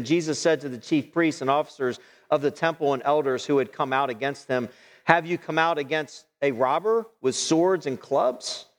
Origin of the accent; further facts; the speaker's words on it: United States; But as an American, we don't think about this.